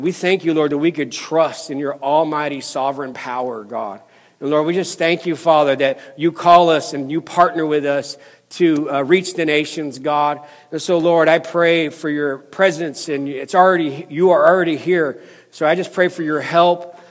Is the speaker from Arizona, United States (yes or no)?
no; Rochester, New York, United States; I don't live in Rochester. I'm from Rochester, New York.